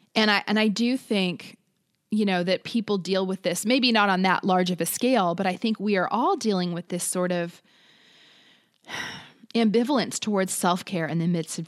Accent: United States; I'm American and I got to fly out on a plane for free, paid for by my government.

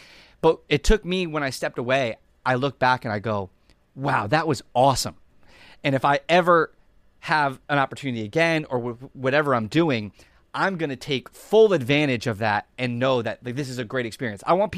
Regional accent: New Jersey, United States; I grew up in New Jersey.

